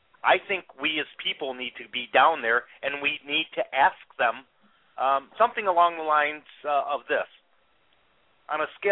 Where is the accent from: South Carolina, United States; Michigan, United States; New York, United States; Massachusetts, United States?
Michigan, United States; Grand Rapids; Grand Rapids, Michigan.